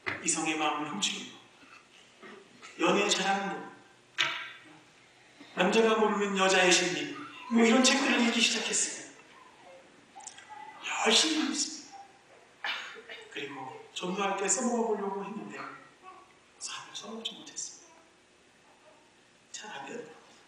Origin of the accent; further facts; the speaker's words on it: Suwon, Gyeonggi Province, South Korea; 저는 수원에서 나고 자랐습니다. 대전에 아는 사람이 아무도 없습니다.